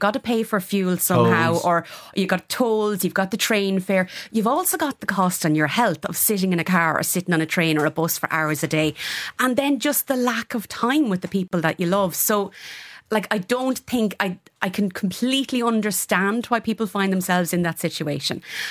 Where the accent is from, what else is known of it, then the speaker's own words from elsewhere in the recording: Tullamore, Leinster, Ireland; I'm from Tullamore, and for a couple of years I commuted up and down from Tullamore to Dublin.